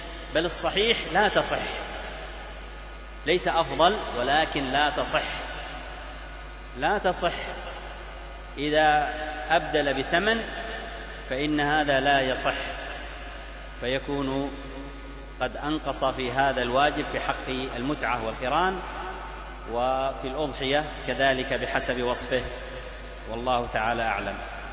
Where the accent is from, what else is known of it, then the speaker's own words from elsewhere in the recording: Aden, Yemen; القوارمة مشهور حتى عندنا في عدن صار موجود